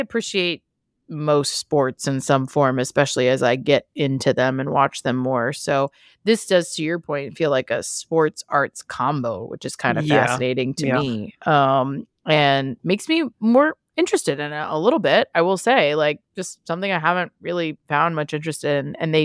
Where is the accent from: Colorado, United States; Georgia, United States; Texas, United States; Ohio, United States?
Texas, United States; I mean, I'm born and raised in Texas.